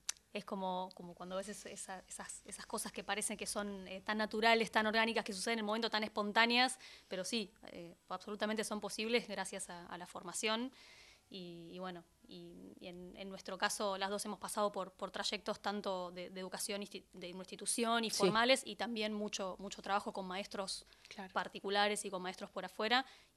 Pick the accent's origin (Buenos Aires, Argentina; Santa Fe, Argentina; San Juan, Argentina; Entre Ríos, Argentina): Buenos Aires, Argentina; Yo soy de acá.